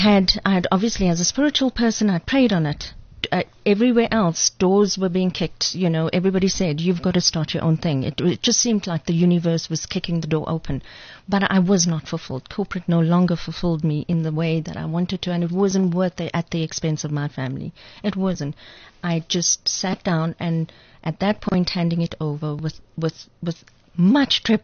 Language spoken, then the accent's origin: English; South Africa; I'm South African, born and bred. Why would I not be able to make it?